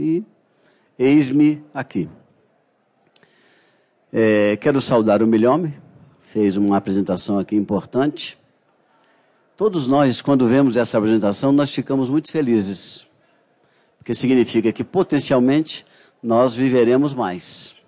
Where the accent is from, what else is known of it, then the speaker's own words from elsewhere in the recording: Espírito Santo, Brazil; Eu sou do Espírito Santo, sou capixaba.